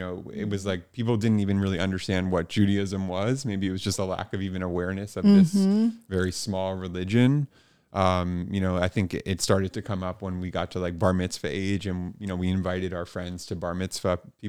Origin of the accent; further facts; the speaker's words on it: Hamptons, New York, United States; I was born in New York, in New York City. I lived there for about 2 years, and then I moved out to the east end of Long Island, to the Hamptons community. And I grew up there throughout my early childhood and middle school and into the early teenage years.